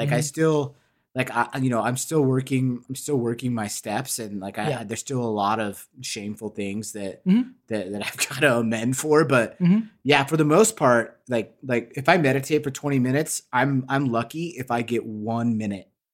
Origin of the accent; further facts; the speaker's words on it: Utah, United States; I mean, we grew up in Utah, right, where alcohol is not like, it's not, the culture is very different.